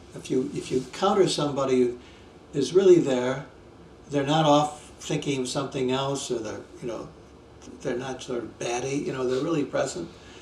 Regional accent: Michigan, United States; also born or lived in Texas; I grew up in Michigan, and Texas didn't seem quite natural to me. For one thing, I couldn't find water. I couldn't find trees, ordinary trees.

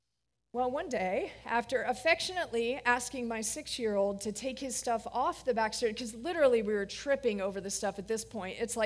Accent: Florida, United States; now in Cincinnati, United States; I'm from Florida, so I don't typically appreciate Cincinnati weather.

